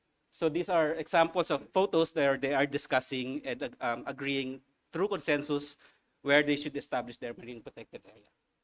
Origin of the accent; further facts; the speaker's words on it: Philippines; from the Philippines